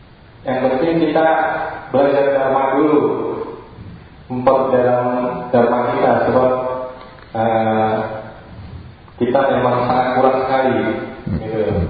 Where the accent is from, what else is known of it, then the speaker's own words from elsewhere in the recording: Jakarta, Indonesia; Saya dari Jakarta.